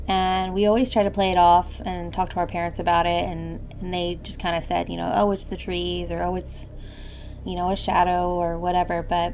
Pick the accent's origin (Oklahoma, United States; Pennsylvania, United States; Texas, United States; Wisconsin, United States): Texas, United States; Dallas; I am from Dallas, Texas.